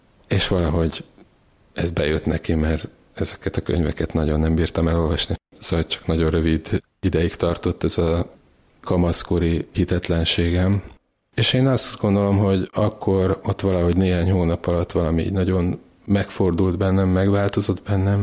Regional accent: Budapest, Hungary; Nagytéténnyben nőttem fel

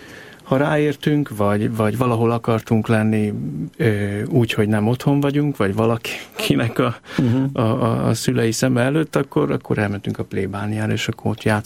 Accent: Pécs, Baranya, Hungary; Pécsi születésű vagyok, és úgy szoktam mondani, hogy az első 7 évem az Pécs-Uránvároshoz kötődik, egy lakótelep, amiről viszonylag kevés emlékem van.

